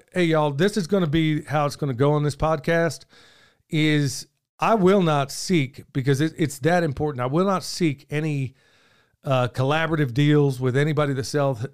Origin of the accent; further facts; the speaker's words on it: Oklahoma, United States; I've been practicing permaculture for years here in Oklahoma. Also, it's my home state.